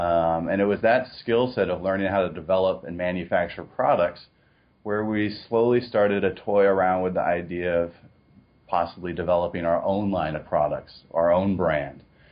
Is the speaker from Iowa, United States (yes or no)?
no; Seattle, Washington, United States; moved away as an adult; also born or lived in China; growing up in Seattle and being surrounded by nature and then living in China for nearly a decade